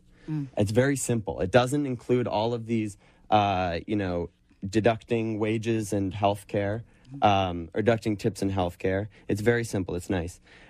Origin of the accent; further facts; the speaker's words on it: Boston, Massachusetts, United States; I come from Boston, and in Boston we have a tip credit.